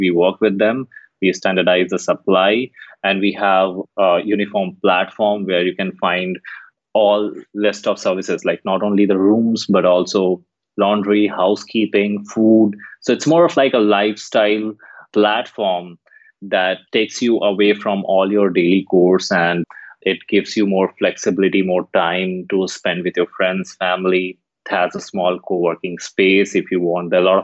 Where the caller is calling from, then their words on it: Gurgaon, Haryana, India; I'm talking from Gurgaon in India. Yeah, it's 11:40 p.m.